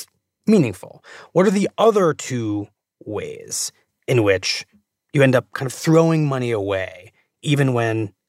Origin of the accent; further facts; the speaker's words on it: New York, United States; I am a homeowner and I'm a New Yorker.